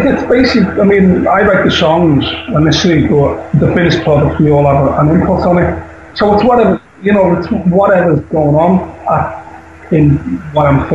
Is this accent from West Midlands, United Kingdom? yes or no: no; Liverpool, North West England, United Kingdom; they came from Liverpool, we're from Liverpool.